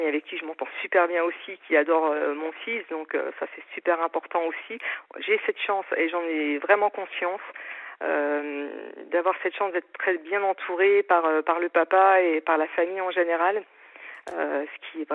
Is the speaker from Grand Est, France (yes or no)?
yes; Épinal, Grand Est, France; moi je suis d'Épinal